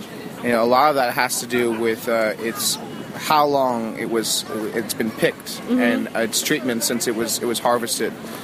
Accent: Colorado, United States; I'm from Colorado. I'm very proud. We just happen to be at the right elevation and have the right terroir for it.

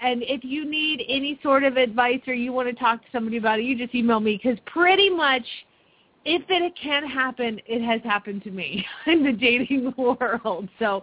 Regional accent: Phoenix, Arizona, United States; from Phoenix, Arizona

